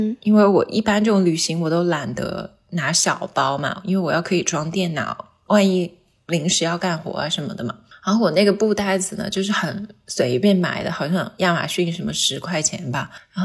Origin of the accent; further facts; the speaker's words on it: Changsha, Hunan, China; now in Germany; 因为我是长沙人嘛，